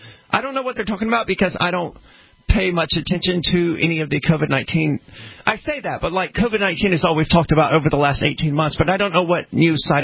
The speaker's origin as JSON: {"language": "English", "country": "United States", "said": "Well, I don't know anything about the about Canada, really, because I'm an American and we're pretty ignorant of most countries"}